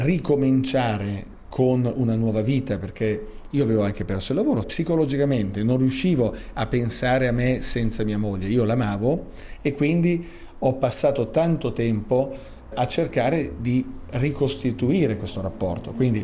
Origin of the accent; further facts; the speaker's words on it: Como, Lombardy, Italy; quindi io sono comasco da 45 anni